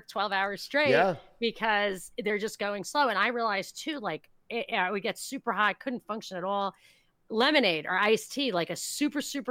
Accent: New York, United States; also born or lived in Atlanta, United States; you kids are from the South. Like, we lived in Atlanta and stuff. I'm like, I'm from New York.

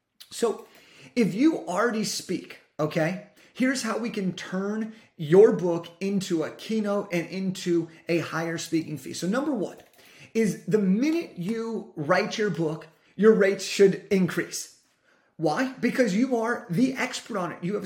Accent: California, United States; I was getting paid thousands of dollars to speak around California, which is my home state

